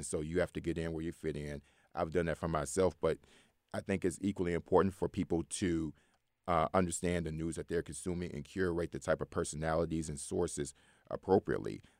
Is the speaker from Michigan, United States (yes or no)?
yes; Detroit, Michigan, United States; So, as I said, I grew up in Detroit, Michigan, largest black city in the United States